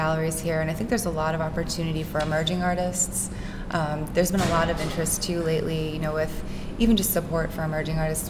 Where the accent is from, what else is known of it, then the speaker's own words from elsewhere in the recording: Cleveland, Ohio, United States; growing up in Cleveland, I grew up in the suburbs, and just had this fascination with the city.